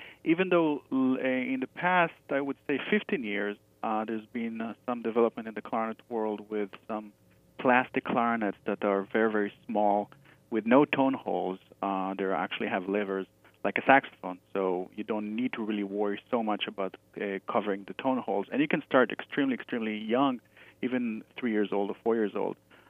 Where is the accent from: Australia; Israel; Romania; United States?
Israel; I actually started my musical education back in Israel. I'm from Israel.